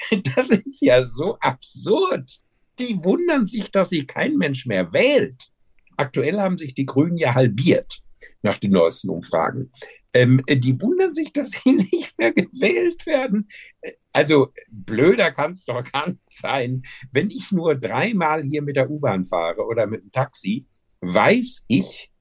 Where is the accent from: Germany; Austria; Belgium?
Germany; West Germany; Und ich kenne die Seele der Ossis als typischer Wessi.